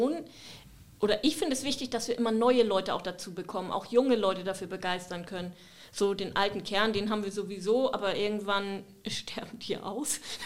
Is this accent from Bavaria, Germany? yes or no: no; Hamburg, Germany; moved away as an adult; now in Eiderstedt, Germany; Ja, aber ich bin da auch aufgewachsen. Ich bin erst mit 23 Jahren nach Eiderstedt gezogen.